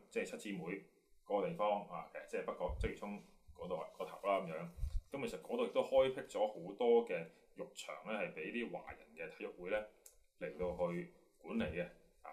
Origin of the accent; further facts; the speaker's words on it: China; 即係我哋中國人發展現代運動